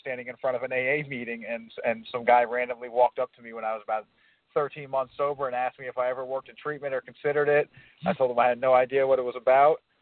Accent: Port St. Lucie, Florida, United States; I was born and raised in Port St. Lucie

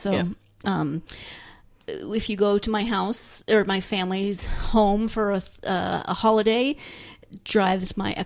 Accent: Montana, United States; But also my hometown's 1,000 people in the middle of nowhere, Montana.

